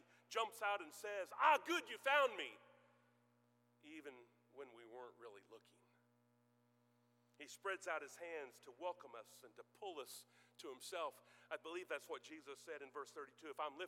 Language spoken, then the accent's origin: English; Illinois, United States; but I grew up in Central Illinois, halfway in between St. Louis and Chicago.